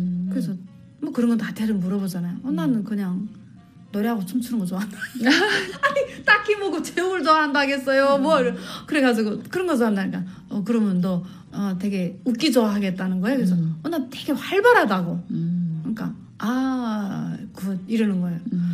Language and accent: Korean; South Korea; now in United States; 나 한국에서 왔는데 이렇게 해서 이제 이렇게 하는 사람이다.